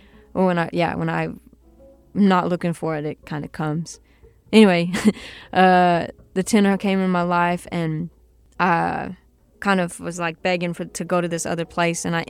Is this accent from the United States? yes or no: yes; Kingsport, Tennessee, United States; When I was a child, I grew up in Tennessee, Kingsport, Tennessee, and you're kind of surrounded by mountains